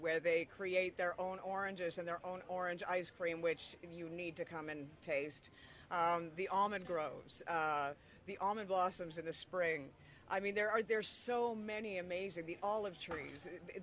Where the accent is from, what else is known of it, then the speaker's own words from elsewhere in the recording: Canada; now in Spain; I know I'm from Canada. It does take me 25 hours to get here